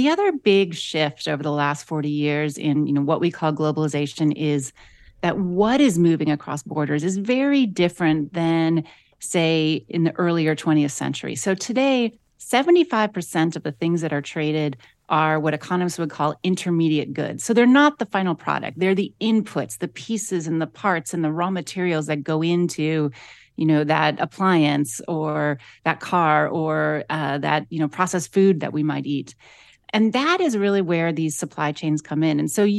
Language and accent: English; Akron, Ohio, United States; I grew up in Akron, Ohio, and that's definitely a place that has suffered a lot in the last 30, 40 years.